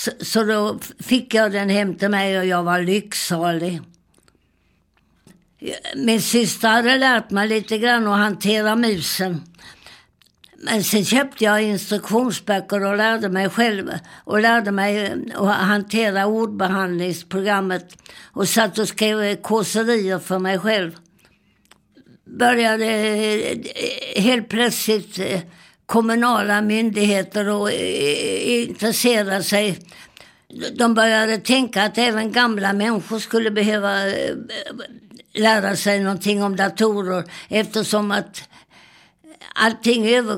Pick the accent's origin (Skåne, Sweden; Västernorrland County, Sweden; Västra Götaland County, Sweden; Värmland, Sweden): Skåne, Sweden; Kristianstad; born there; Och jag föddes i Kristianstad, som på den tiden var en väldigt stor militärstad.